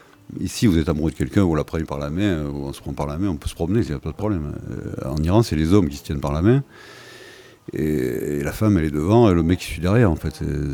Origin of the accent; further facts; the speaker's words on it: France; elle m'a appris à répondre, je suis français